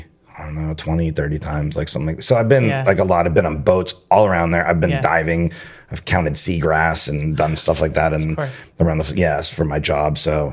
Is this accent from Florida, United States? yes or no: yes; Miami, Florida, United States; Well, you know, I grew up in Miami.